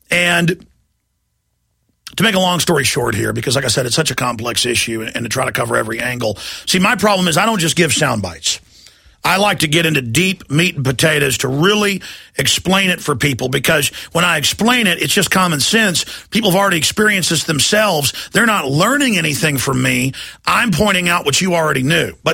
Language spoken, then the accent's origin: English; Dallas, Texas, United States; I grew up in Dallas where I'd be on the weekend playing basketball, you know, with some of my black friends from the football team.